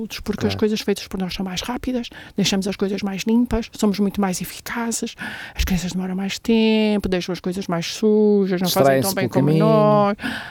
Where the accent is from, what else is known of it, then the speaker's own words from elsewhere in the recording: Angola; born there; Eu nasci em Angola